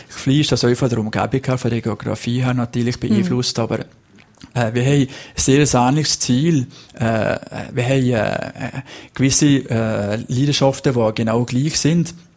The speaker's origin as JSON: {"language": "German", "region": "Valais", "country": "Switzerland", "said": "wir sind Walliser"}